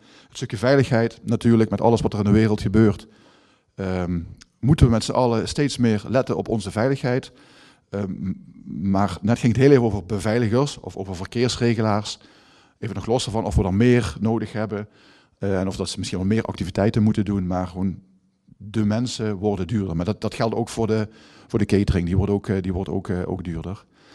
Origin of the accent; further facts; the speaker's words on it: Sint-Geertruid, Limburg, Netherlands; ik kom zelf uit Sint-Geertruid, IJs de Margraten.